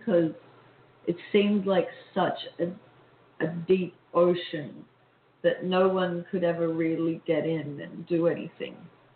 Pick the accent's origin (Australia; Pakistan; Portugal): Australia; They saw it as akin, and we have similar people in Australia. So while I'm not American, I do come here frequently.